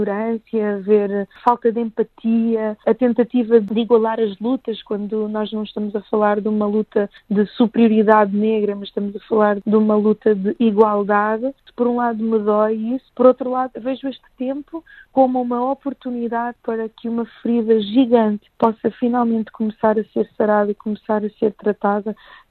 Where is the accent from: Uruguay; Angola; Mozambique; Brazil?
Mozambique; now in Portugal; Eu sou moçambicana, mas vivo em Portugal há 32 anos, como muitos outros vivo na diáspora